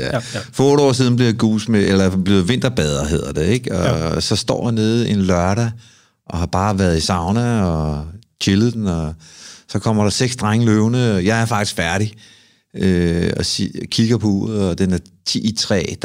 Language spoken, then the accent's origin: Danish; Amager, Capital Region of Denmark, Denmark; en fyr på 53, der bruger størrelse 49 sko. Jeg er en fyr fra Amager